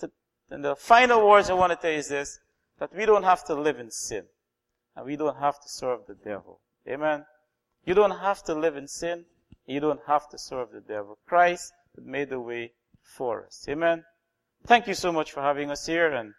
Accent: Guyana; I came all the way from Guyana.

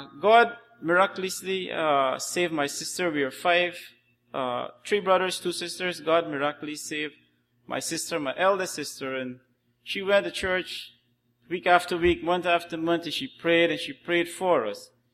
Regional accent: Guyana; I'm from Guyana. Well, that is south of America.

